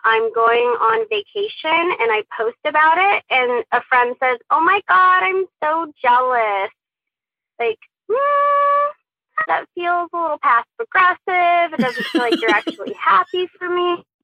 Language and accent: English; Boise, Idaho, United States; I'm from Boise, Idaho. Absolutely love your show.